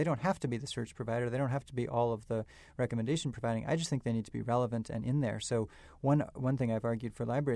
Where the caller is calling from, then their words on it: Massachusetts, United States; I'm calling you from the Harvard campus and where, you know, Mark Zuckerberg was, you know, in his T-shirts creating this company not that long ago.